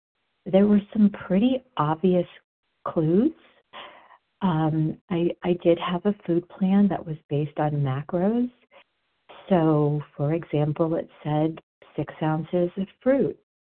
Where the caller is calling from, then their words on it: Denver, Colorado, United States; I'm calling from Denver, Colorado.